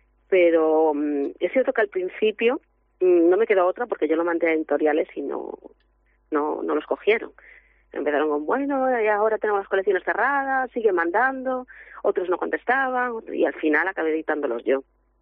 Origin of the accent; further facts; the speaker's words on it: Lugo, Galicia, Spain; yo siempre meto Lugo, yo soy de Lugo.